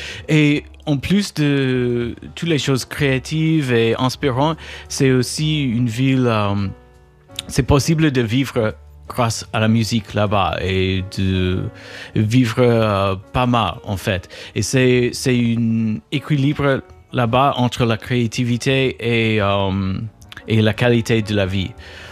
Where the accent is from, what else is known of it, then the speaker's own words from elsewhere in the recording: Chicago, Illinois, United States; French is a second language; Et pour moi, en grandissant à Chicago avec beaucoup de musiciens qui jouaient à la fois du jazz et du rock et du hip-hop, pour moi, c'est un peu naturel.